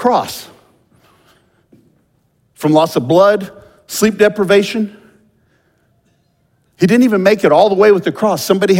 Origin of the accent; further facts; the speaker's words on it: Texas, United States; I'm from Texas. Those of you who know me know I'm from Texas.